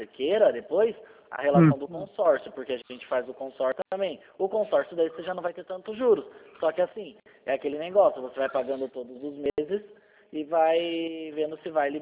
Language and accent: Portuguese; Sorocaba, São Paulo, Brazil; Não, eu sou daqui de Sorocaba.